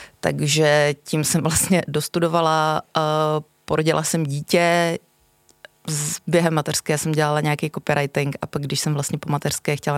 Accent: Brno, South Moravian Region, Czechia; já mám rodinu v Brně, já jsem původně z Brna.

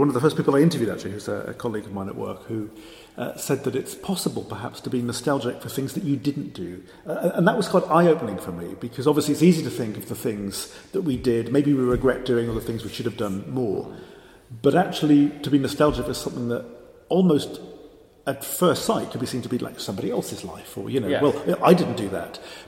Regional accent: Lampeter, Wales, United Kingdom; So I did all my growing up in Lampeter.

